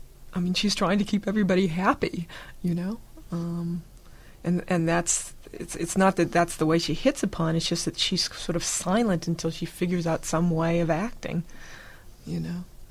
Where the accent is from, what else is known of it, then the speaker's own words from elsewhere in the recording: California, United States; I'm Northern Californian, I guess.